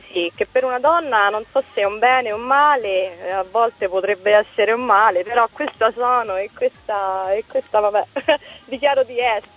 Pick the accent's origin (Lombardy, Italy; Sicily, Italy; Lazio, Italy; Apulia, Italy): Lazio, Italy; Rome; Noi siamo di Roma, quindi mi trovo a Roma.